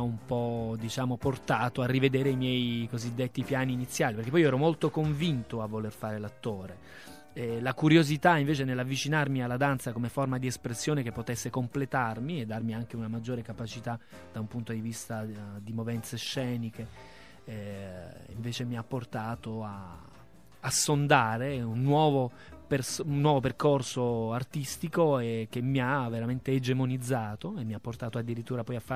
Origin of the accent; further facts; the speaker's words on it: Bari, Apulia, Italy; born there; Io sono nato a Bari e ho iniziato a muovere i miei primi passi a Bari